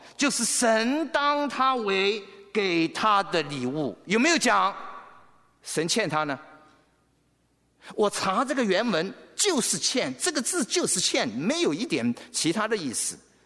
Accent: China; 对你跟我中国人来讲，在风俗、在文化、在背景上

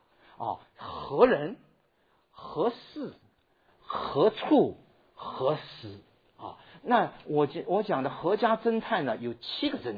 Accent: China; born there; moved away; 我第一次回到中国大陆，我生在上海附近，回到中国大陆的时候是在1994年

